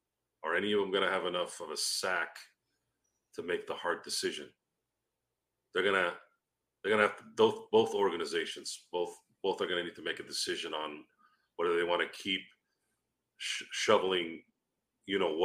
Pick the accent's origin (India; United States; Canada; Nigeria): United States; Royal Oak, Michigan; born there; Look, man, I was born in Royal Oak, Michigan, but I don't claim to be Detroit, 8 Mile, 9 Mile, 5 Mile, you know, what's up? Midwest, what's up?